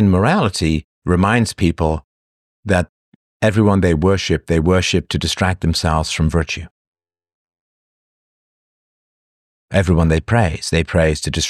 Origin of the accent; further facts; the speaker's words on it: Toronto, Ontario, Canada; I was actually in Toronto today. It's a shit heap. I grew up in Toronto. I loved that city.